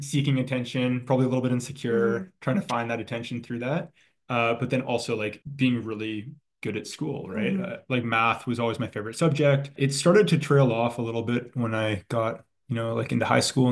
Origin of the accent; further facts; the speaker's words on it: British Columbia, Canada; So where do I begin? I grew up on Vancouver Island in what I thought was a small town growing up. It was, you know, 20, 30,000 people. It felt very tiny though.